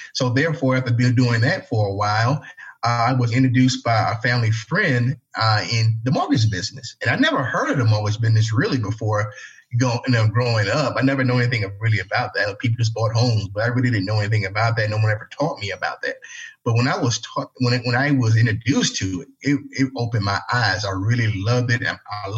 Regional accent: Savannah, Georgia, United States; I'm from Savannah, Georgia. I grew up in a little small part of Savannah, Georgia called Coffee Bluff.

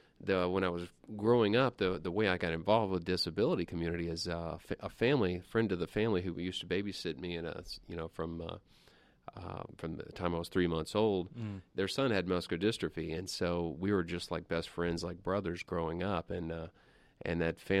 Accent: Atlanta, Georgia, United States; I knew the people that were there from somewhere or another growing up in Atlanta and knowing a lot about the community.

